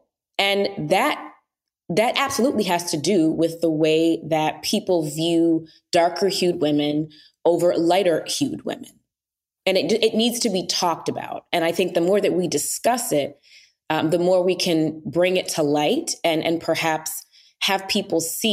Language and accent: English; Georgia, United States; also born or lived in Biloxi; Yes. And then it's one thing, because I'm also from the South. I was born in Biloxi. I was raised in Georgia. My family's from Alabama, so I know the South all too well.